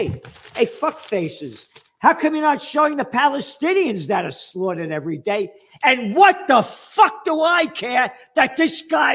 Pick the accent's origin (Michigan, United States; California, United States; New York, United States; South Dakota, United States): New York, United States; Bronx; As a kid, we grew up in the Bronx.